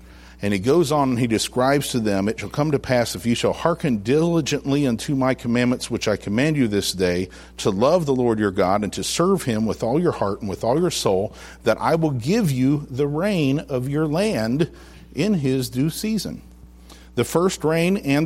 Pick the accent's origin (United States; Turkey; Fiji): United States; Indiana; I grew up in Indiana, and if you just drop seed on the ground, it will grow.